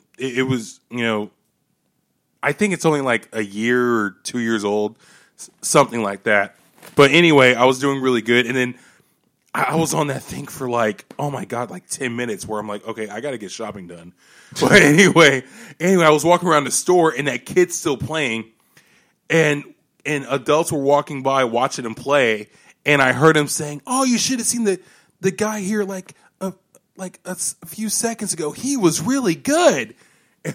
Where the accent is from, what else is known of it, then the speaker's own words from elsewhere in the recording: Austin, Texas, United States; now in Seattle, United States; so before I moved to Seattle, I grew up in Austin, but after Austin, I lived in a bunch of small towns in Texas